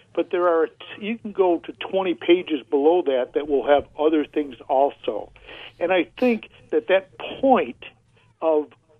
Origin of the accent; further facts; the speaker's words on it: Chicago, Illinois, United States; We did not have a party line, but I grew up in Chicago.